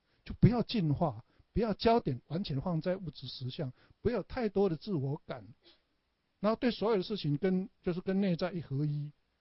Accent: Taiwan; 我们台湾人说吃药

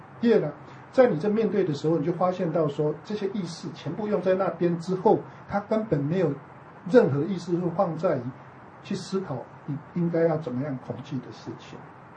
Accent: Taiwan

